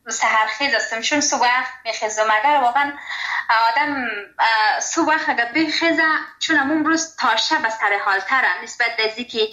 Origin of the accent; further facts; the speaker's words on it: Kabul, Afghanistan; از کابل هستم.